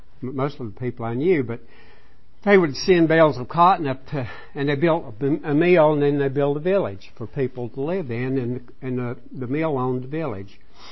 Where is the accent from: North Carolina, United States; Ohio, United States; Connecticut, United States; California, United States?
North Carolina, United States; I'm an Appalachian American. And I was born up above Asheville, North Carolina. I still have my family. That's where they live. I grew up in a cotton mill village.